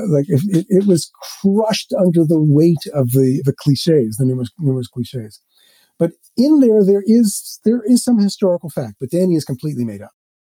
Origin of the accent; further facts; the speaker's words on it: New York, United States; When I was growing up in New York, in my high school, there was one kind of effeminate gay kid.